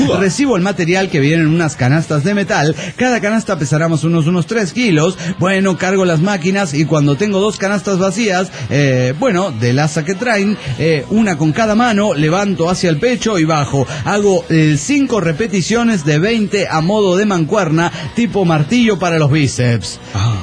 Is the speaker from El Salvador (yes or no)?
yes; San Salvador, El Salvador; de San Salvador, Salvador.